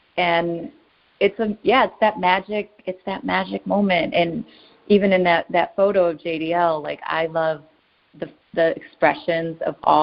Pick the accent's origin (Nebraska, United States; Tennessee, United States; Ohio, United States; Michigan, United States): Michigan, United States; Detroit; Yeah, I grew up, you know, I grew up in Detroit, and our version of that was a place called Northland Skating